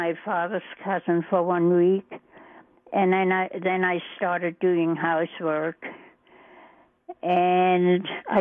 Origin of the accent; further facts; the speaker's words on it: Germany; because I grew up in Germany.